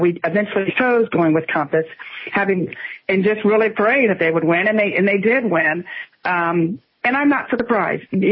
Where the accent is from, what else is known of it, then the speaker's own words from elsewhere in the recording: Virginia, United States; born there; But, well, I was born in Virginia, but my mother was from Tennessee, and every summer we spent down there